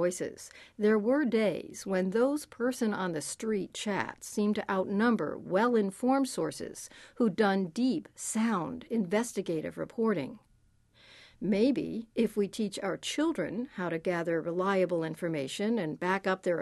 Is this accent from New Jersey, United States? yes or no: no; Pennsylvania, United States; like the time I listened to a woman from my home state of Pennsylvania say she voted for Trump